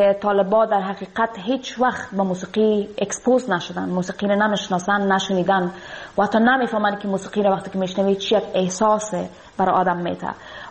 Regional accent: Afghanistan; moved away

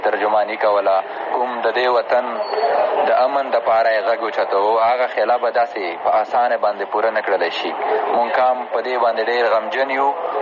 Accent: Khyber Pakhtunkhwa, Pakistan; زه د شمالي وزیرستان اوسیدونکی یم.

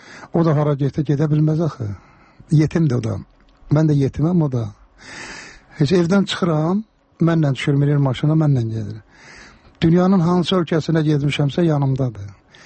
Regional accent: Karabakh, Azerbaijan; Məndə zarafatçı Qarabağlıyam

